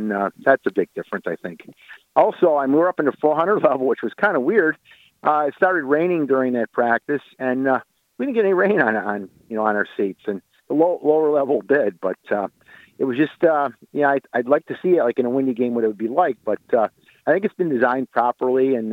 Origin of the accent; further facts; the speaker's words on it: Kaisertown, New York, United States; Like, I'm from Kaisertown.